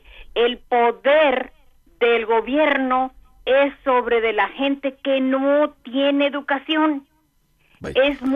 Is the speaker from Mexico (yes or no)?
yes; Mexico; como mexicanos, y yo soy mexicana de acá, de este lado